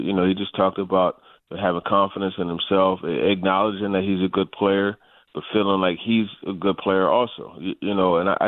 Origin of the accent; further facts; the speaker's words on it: Bowling Green, United States; I'm from Bowling Green